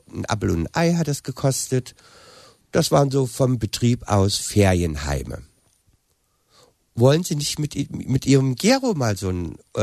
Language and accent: German; Germany; oder ich bin ja in der DDR aufgewachsen.